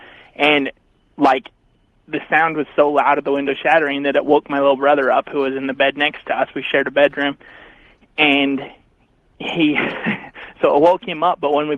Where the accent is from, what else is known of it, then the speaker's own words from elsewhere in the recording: Portland, Oregon, United States; I'm from Portland, Oregon.